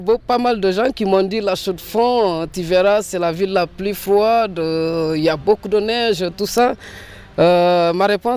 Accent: Senegal; now in Switzerland; Moi, je suis sénégalais d'origine. … Je suis là en Suisse depuis le 4 juillet 2009.

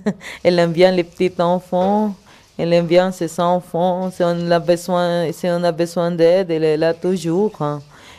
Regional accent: Philippines; French is a second language; moved away as an adult; now in Switzerland; est chez nous aux Philippines, on va adapter

